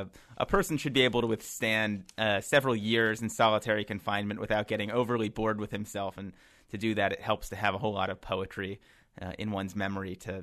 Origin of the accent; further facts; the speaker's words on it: Washington, District of Columbia, United States; If we're using my parents' house that I grew up in Washington, D.C. as our memory palace